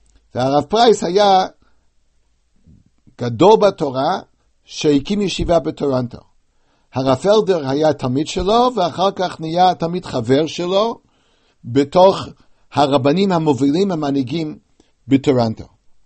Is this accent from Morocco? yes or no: no; United States; מזכירים לי את השנים שגדלתי בארצות הברית, שאלות די מאפיינות לאותה תקופה